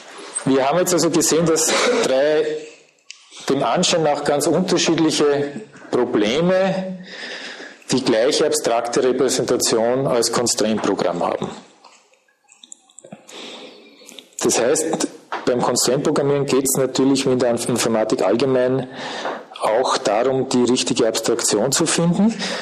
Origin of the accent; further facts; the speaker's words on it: Austria; außer natürlich in meiner Heimat Österreich